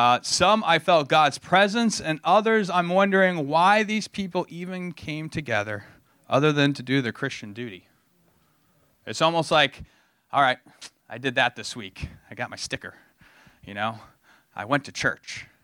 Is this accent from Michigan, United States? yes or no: yes; Holland, Michigan, United States; So I haven't sat in the same church for many years since my hometown in Holland, Michigan.